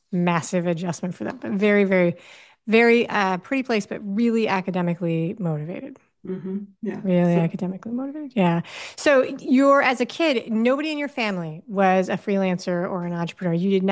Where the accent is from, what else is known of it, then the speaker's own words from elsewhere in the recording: New York City, New York, United States; The thing that's funny about that is that I grew up in New York City.